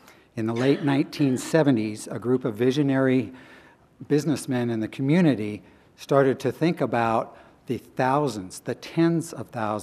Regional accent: Spokane, Washington, United States; I do remember, I grew up in Spokane

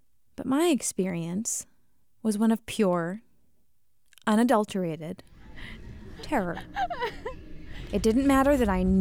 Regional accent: Massachusetts, United States; It was in a warehouse by the DMV in the town where I grew up in Massachusetts. I was 14.

